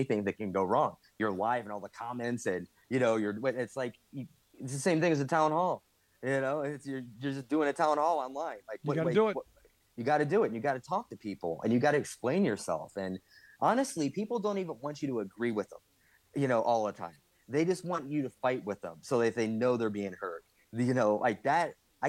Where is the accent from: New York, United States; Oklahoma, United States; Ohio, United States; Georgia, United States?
Ohio, United States; Barberton; like, come with me in my hometown in Barberton.